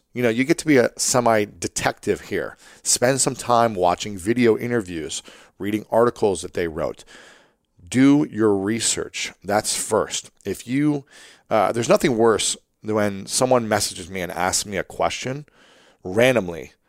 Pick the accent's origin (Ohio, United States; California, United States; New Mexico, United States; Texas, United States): Ohio, United States; People from Ohio have a lot of pride and we kind of stick together. And so I would say, hey, I'm from Ohio as well.